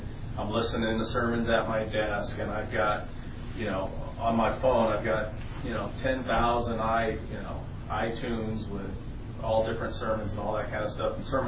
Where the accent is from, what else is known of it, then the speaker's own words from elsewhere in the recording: the South, United States; I grew up, I'm from the South originally, so I like old outlaw country music.